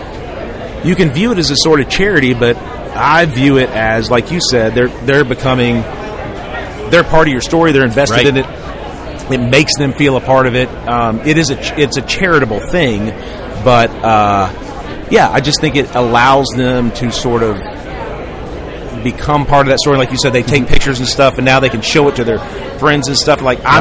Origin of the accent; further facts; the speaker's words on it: Memphis, Tennessee, United States; And growing up in Memphis, I would go to this. There's a park in Memphis called Mud Island River Park